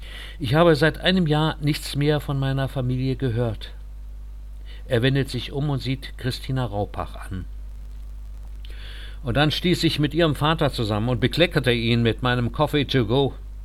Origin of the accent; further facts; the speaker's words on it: Syria; first language Kurdish; German is a second language; meine Nationalität ist arabisch, aber meine Muttersprache ist kurdisch. Da hatten wir in Syrien gleich 2 Probleme. Durch unsere Glaubensansichten gerieten wir ins Abseits.